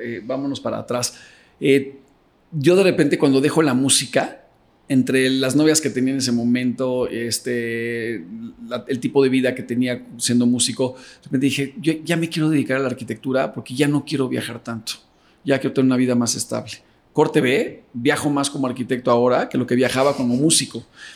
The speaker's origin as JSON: {"language": "Spanish", "country": "Mexico", "said": "poderles traer algo de mi visión como mexicano ahora a esa parte del mundo."}